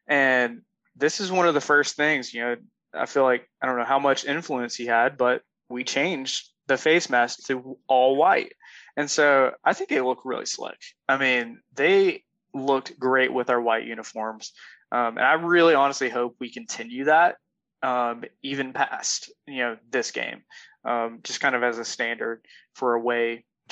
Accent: the South, United States; growing up in the South, like you and I did

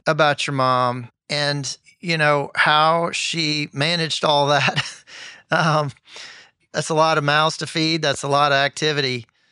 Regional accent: Memphis, Tennessee, United States; and I'm from Memphis, by the way, so okay, you know, yeah, I know this part of the world

